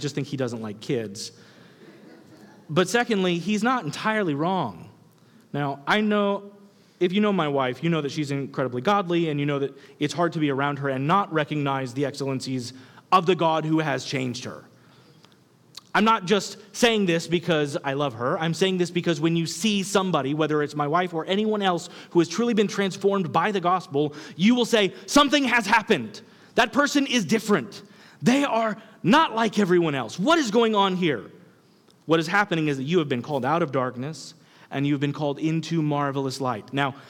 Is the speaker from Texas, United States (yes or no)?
no; Kansas, United States; I grew up in Kansas. I don't know if you know anything about that place. It is flat. I mean, super flat.